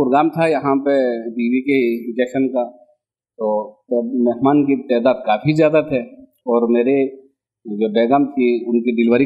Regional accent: Gilgit-Baltistan, Pakistan; also born or lived in Karachi; گلگت بلتستان کا رہنے والا ہوں، اور یہاں جو ہے میں کام جو سیکھا ہے میں نے کراچی میں سیکھا ہے 12-13 سال، تو سن 2010 سے میں یہاں بیسد میں اپنی خدمت انجام دے رہا ہوں۔

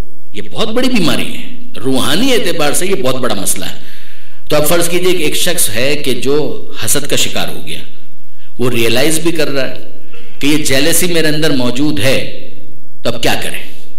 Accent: Karachi, Sindh, Pakistan; وہ محلہ یاد آ گیا کہ جو مجھے بہت زیادہ عزیز بھی ہے، آج بھی عزیز ہے، البتہ گینگ وار کے بعد وہ بالکل تباہ ہو گیا۔ آپ میں سے جو کراچی کے ہیں وہ جانتے ہوں گے، کھارا در۔

